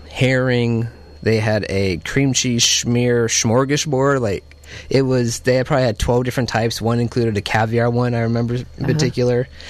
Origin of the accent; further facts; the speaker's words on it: Las Vegas, Nevada, United States; I'm originally from Las Vegas.